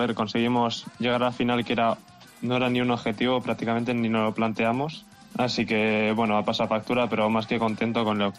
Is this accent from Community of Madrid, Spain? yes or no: yes; Madrid, Community of Madrid, Spain; tengo 19 años, soy de Madrid.